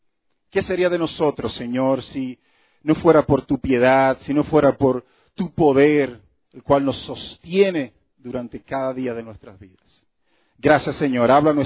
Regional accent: Dominican Republic; yo soy de la República Dominicana. Tierra del béisbol y del plátano verde

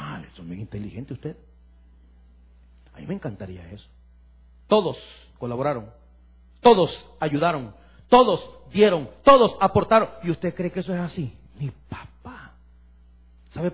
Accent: El Salvador; en mi país, en El Salvador.

